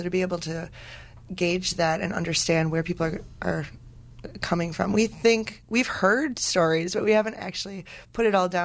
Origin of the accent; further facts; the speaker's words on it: Oak Creek, Wisconsin, United States; I'm from Oak Creek, and the south side, Grand Park was, my grandpa lived three blocks from there